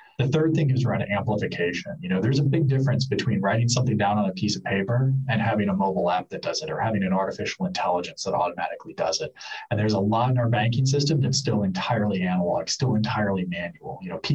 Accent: Illinois, United States; So, you know, I'm from Illinois, so the state of Illinois issues a bank charter.

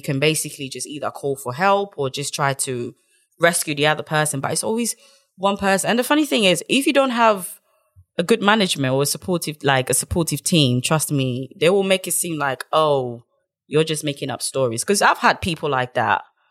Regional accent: Ghana; Because, I mean, I'm from Ghana. I was born in Ghana. I went to school in Ghana.

